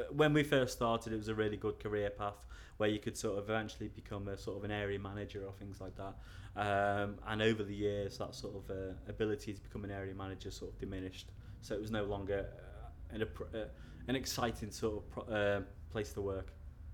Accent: Wales, United Kingdom; accent: Scouse; So yes, I am originally from North Wales, but I sound like I'm a Scouser from Liverpool.

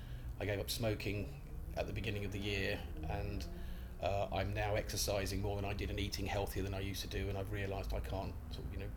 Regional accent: Perivale, London, United Kingdom; Well, I'm from London. I was born in a place called Perivale, which is just West London, and I've lived there and thereabouts all my life. My mum and dad are what you would call traditional Cockneys. They were born in the Sound of Bow Bells, and so I've lived around sort of West London.

